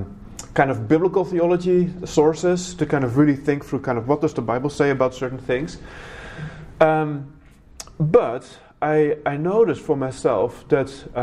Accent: Netherlands; So I was in the Netherlands at that time. That's where I grew up. So that's where my accent is from as well, if you were wondering about that.

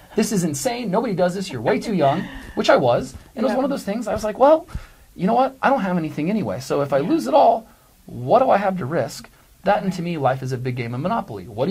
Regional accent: California, United States; So for me, when I was growing up, I grew up in Northern California

